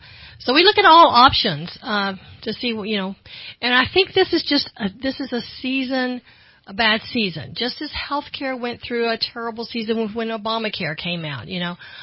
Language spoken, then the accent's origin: English; Texas, United States; I grew up near Galveston, and you'd be surprised, that is just Hurricane Alley